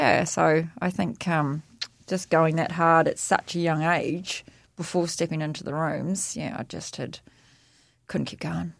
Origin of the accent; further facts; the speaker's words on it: Australia; So, Yeah, we grew up in Australia, so we had Eskies and the flip-flops and, we'd go to barbecues most nights.